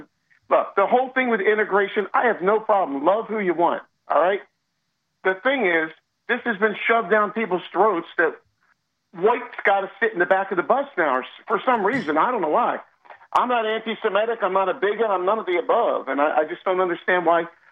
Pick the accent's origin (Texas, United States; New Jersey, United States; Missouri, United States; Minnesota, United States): New Jersey, United States; I'm from New Jersey, okay? I grew up around that whole Donald Trump story on every one of his bankruptcies